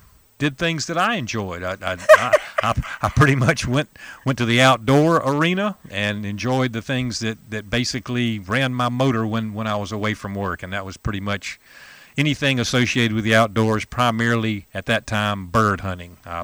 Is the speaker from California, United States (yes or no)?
no; Greenville, South Carolina, United States; now in Greenwood, United States; Originally, I'm from Greenville, South Carolina. Spent most of my, I guess, early years up to around after college in Greenville, and then after that, the job market kind of took me away